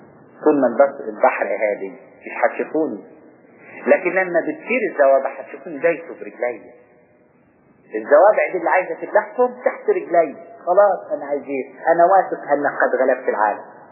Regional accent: Upper Egypt, Egypt; كنت في البلد عندنا، والبيوت عندنا في الصعيد عكس هنا.

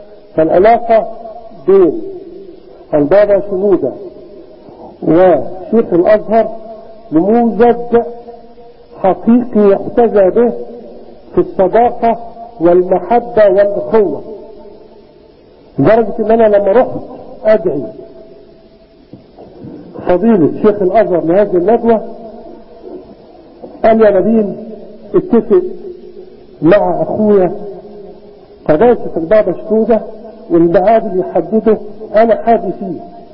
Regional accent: Egypt; فنحن مصريين قبل الاديان ومصريين بعد الاديان.

